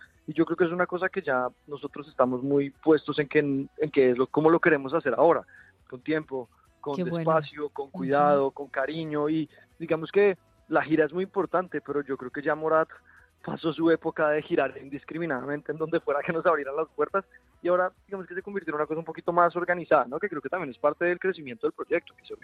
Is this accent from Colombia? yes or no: yes; Colombia; Nosotros somos colombianos y claro, digamos que empezamos a tocar en bares y en restaurantes en Bogotá